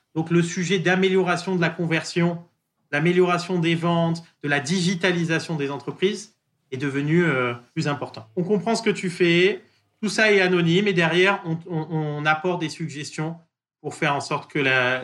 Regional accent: France; accent: French; now in United States; mon charming French accent est très marqué

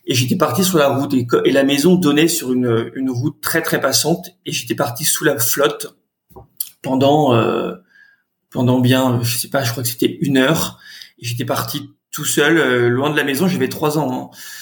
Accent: Nantes, Pays de la Loire, France; j'ai grandi, je suis né à Nantes, j'ai grandi à Nantes. Mes parents sont nantais, mes grands-parents sont nantais. Enfin, toute ma famille est nantaise depuis, je sais pas quoi, 400, 500 ans. Enfin bon, je viens d'un milieu agricole

